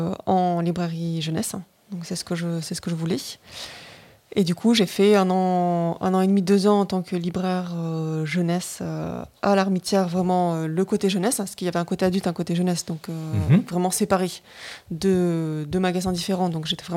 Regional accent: Toulouse, Occitanie, France; moi, je suis de Toulouse de base, donc revenir à Toulouse, ça m'allait très bien aussi

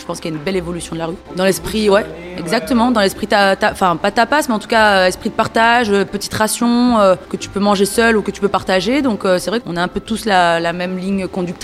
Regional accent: Vietnam; Nous, avec ma sœur, on est vietnamienne

